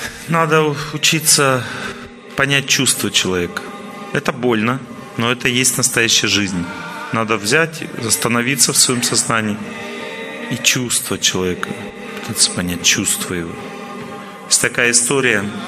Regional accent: Ural, Russia; Я родился в Северном Уральском городе, Там только матом все время разговаривают.

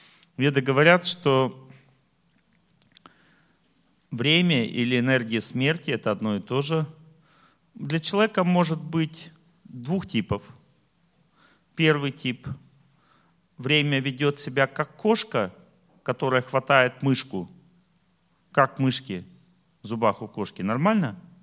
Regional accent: Tolyatti, Samara Oblast, Russia; Мы из Тольятти, оба с ним. Он поехал домой делать загранпаспорт

